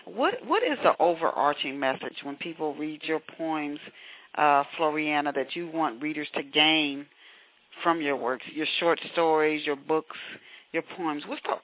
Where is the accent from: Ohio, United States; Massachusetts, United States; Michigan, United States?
Ohio, United States; which I'm delighted to hear since I'm from Ohio